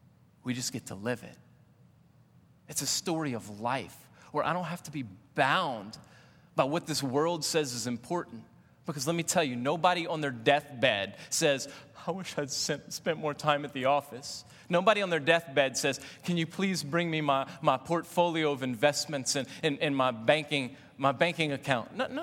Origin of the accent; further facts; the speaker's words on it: Louisiana, United States; Though I'm not Cajun by descent, I grew up in Cajun land, and I love food.